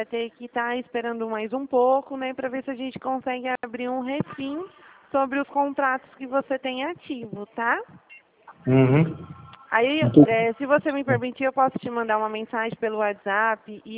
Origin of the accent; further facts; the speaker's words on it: Dracena, São Paulo, Brazil; Eu sou da cidade de Dracena